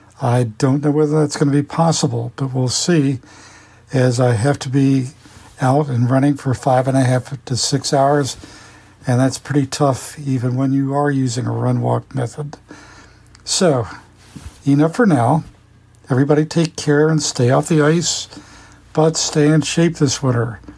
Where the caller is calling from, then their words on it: Maryland, United States; When I say just south of Annapolis, like, we're 3 miles from Annapolis by water and 15 miles by land.